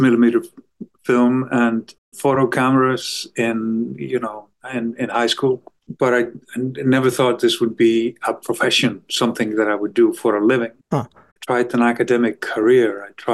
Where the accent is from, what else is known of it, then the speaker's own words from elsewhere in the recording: Iceland; Yes, I was born and raised in Iceland.